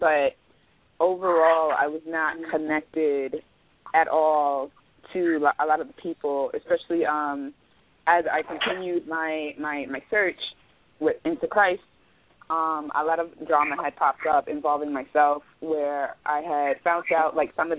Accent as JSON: {"language": "English", "town": "Brooklyn", "region": "New York", "country": "United States", "said": "especially the Black church community, I'm from Brooklyn"}